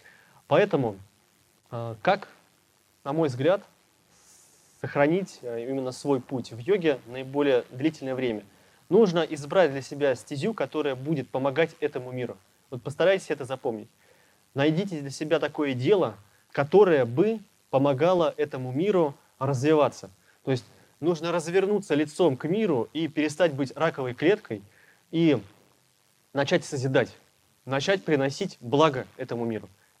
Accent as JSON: {"language": "Russian", "region": "Bashkortostan", "country": "Russia", "tie": "born or raised there", "said": "Я родом с Башкирии. Я работал на молокозаводе грузчиком."}